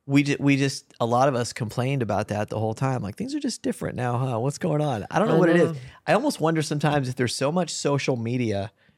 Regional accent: California, United States; My whole life, I was raised in California, so my brothers and a lot of my family and aunts and uncles and stuff ended up moving to Oregon because it was close to California

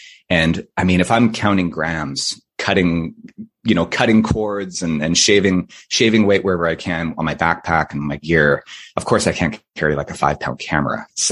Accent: Vancouver, British Columbia, Canada; where I grew up in Vancouver.

